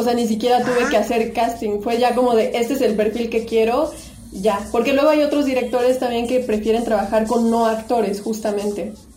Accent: Naucalpan, State of Mexico, Mexico; De Naucalpan.

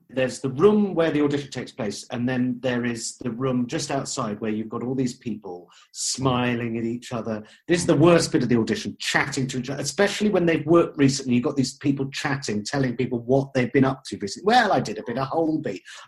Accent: South West England, United Kingdom; Also, because I'm from Somerset, you can throw shit legally

